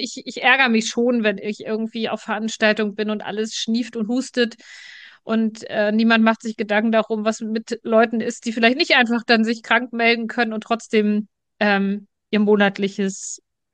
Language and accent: German; Northern Germany, Germany; wobei ich als Norddeutsche und Karneval, du weißt, da gibt es nicht viele, viele Zusammenhänge.